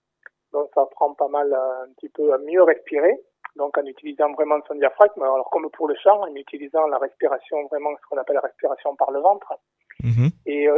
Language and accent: French; Castres, Occitanie, France; Alors, je suis originaire de Castres.